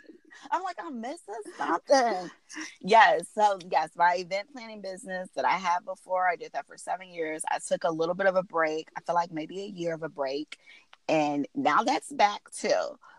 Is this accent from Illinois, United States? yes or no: yes; Chicago, Illinois, United States; I am from Chicago. I'm currently still living in Chicago, and I live there with my daughter.